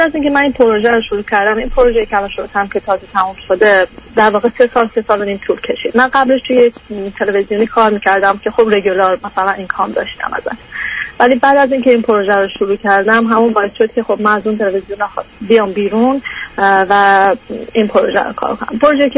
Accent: Iran; moved away as an adult; 8 سال که از ایران خارج شدم اومدم اروپا فوق لیسانس و با ویزای استودنتی اومدم.

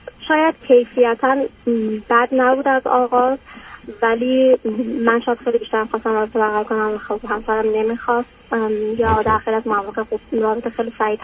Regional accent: Iran; moved away as an adult; now in United States; ما بعد از ازدواجمون بلافاصله مهاجرت کردیم، از ایران اومدیم بیرون

